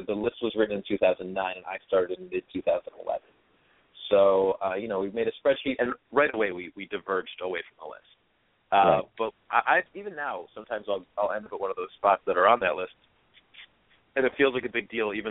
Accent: Detroit, Michigan, United States; also born or lived in Chicago; I grew up in Detroit, Michigan. I go back to Detroit frequently. I was born in Chicago.

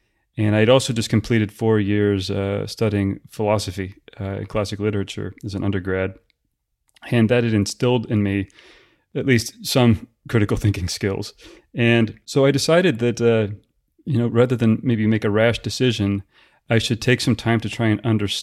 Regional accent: United States; my country and my tax dollars as an American were propping up the Mubarak regime there

